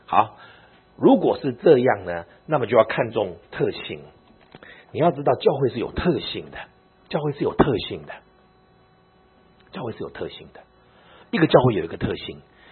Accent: China; 这是我们中国人的想法，对不对？

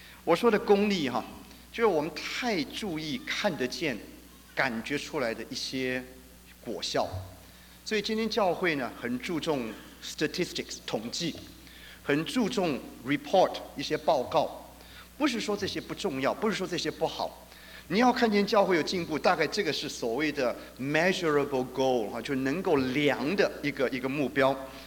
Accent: Taiwan; 我突然就想到，我们从台湾出来的这个，当完兵以后，那么常常还要接受教育召集

